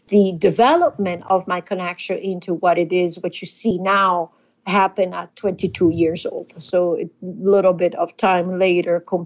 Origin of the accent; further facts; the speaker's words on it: DR Congo; regardless of where I grew up in the Congo, they always brought me to the ocean. And I do believe growing up in a rainforest and in a savannah